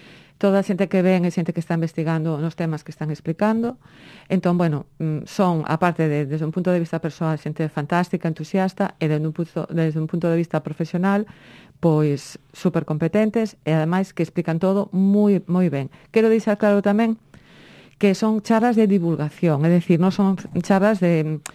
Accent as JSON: {"language": "Galician", "town": "Fene", "region": "Galicia", "country": "Spain", "said": "e como son de FENE, pues, ocorrésonos, bueno, pues, podemos organizarlas en FENE."}